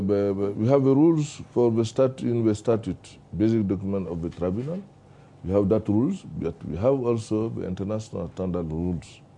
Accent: Mali; I am a Malian. I came from Mali.

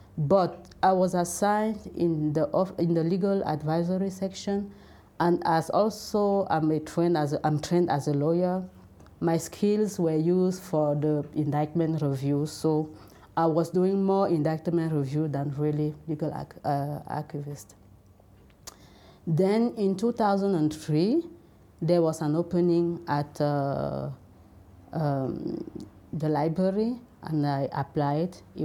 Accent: Cameroon; I'm from Cameroon

